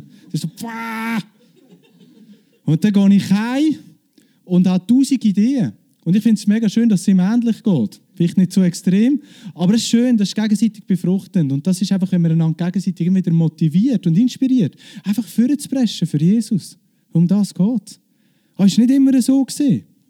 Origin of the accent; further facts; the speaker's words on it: Lucerne, Switzerland; Ich bin aus Luzern.